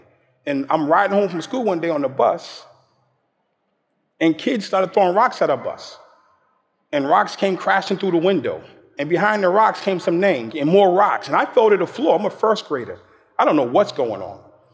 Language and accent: English; Boston, Massachusetts, United States; born there; I was born in Boston, Massachusetts.